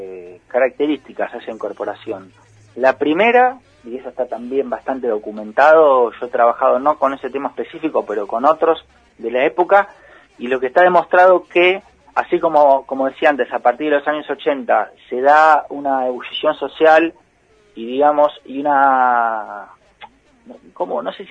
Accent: Argentina; nosotros como argentinos

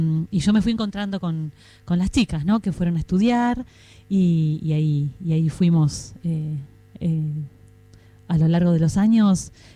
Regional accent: La Plata, Buenos Aires Province, Argentina; Yo soy de la ciudad de La Plata. Yo soy de La Plata

